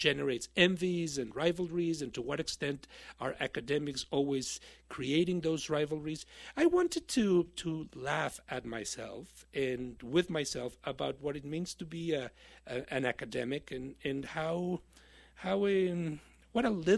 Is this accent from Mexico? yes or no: yes; Mexico; now in United States; I am an immigrant, as you know. I was born and raised in Mexico and came to the United States.